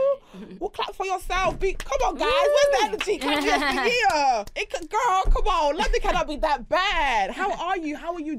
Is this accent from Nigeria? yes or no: yes; Nigeria; Now, I am a Nigerian woman.